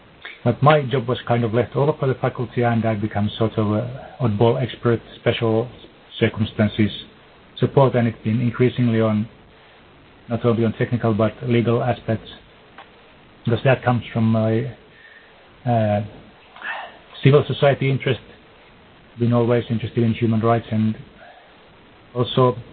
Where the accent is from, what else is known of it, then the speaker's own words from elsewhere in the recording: Finland; English is a second language; from Finland, and I've been too busy to even prepare a statement